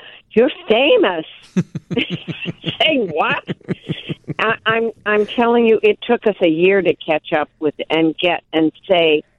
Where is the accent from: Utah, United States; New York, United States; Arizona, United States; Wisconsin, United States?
Wisconsin, United States; Milwaukee; But I thought, well, everybody else has it. But we're from Milwaukee.